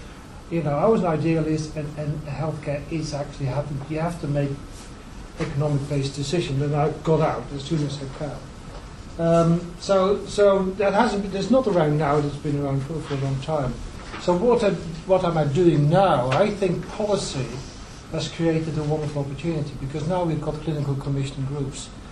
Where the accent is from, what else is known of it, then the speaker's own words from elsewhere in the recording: Netherlands; English is a second language; I grew up in Holland, watched James Herriot.